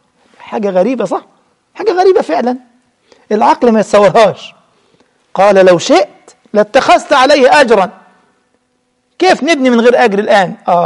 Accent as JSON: {"language": "Arabic", "country": "Egypt", "said": "ده الجماعة البسطاء عندنا في مصر يقول لك الكريم لا يضام."}